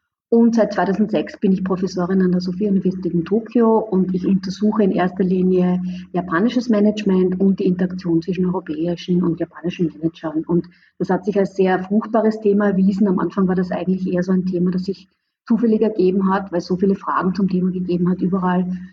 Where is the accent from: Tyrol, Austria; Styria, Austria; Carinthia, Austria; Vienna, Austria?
Styria, Austria; Graz; ich bin ursprünglich aus Graz und habe aber einen iranischen Namen, wie ihr vielleicht bemerkt habt, weil mein Vater aus dem Iran stammte.